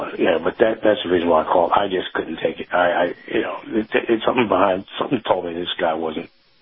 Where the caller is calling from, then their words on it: Saratoga Springs, New York, United States; Yes, good morning, Kyle. … in Saratoga Springs.